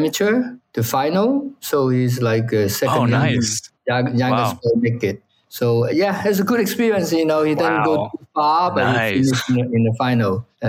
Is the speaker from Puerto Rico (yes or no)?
no; Hong Kong; now in United States; You know, I'm from Hong Kong. There's no snow. You know, I come to America